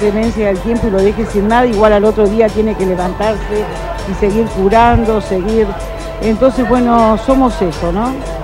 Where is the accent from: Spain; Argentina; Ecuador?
Argentina; Río Colorado, Río Negro; Nosotros somos de Río Colorado, hijos de productores, mi marido ganadero y nosotros de mi familia dedicados a la fruticultura.